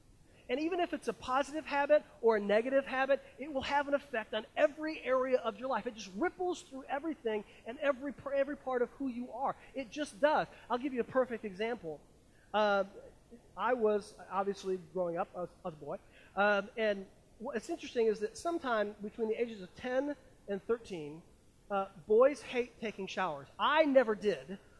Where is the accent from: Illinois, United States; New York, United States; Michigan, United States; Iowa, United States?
New York, United States; Penn Yan; born there; But Penyan, New York, I was born in Soldiers and Sailors Memorial Hospital. I was literally the last baby born there.